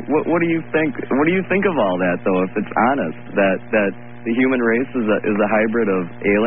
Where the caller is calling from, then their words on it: Milwaukee, Wisconsin, United States; Oh, I'm calling from Milwaukee, Wisconsin.